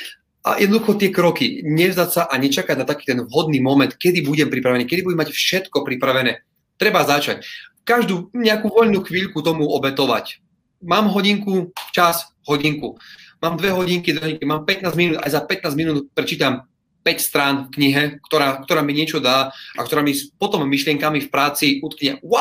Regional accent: Svidník, Prešov Region, Slovakia; now in London, United Kingdom; A proste my sme z východného Slovenska, Svidník, kde tých pracovných príležitostí je skutočne úplne minimum.

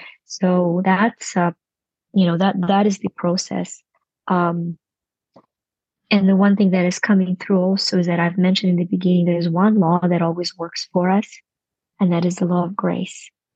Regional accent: Ukraine; I was growing up in Ukraine without heat in winter, really, just minimal heat.

